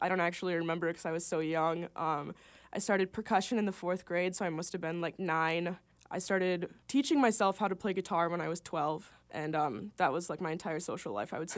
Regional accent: Savage, Minnesota, United States; now in Fargo-Moorhead, United States; So I am originally from Savage, Minnesota, which is a suburb in the South Metro, about 30 minutes away from the Twin Cities.

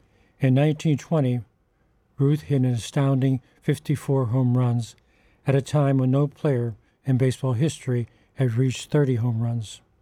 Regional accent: Pittsburgh, Pennsylvania, United States; When I was growing up in Pittsburgh, I had the good fortune of watching and idolizing one of the greatest sluggers in baseball history.

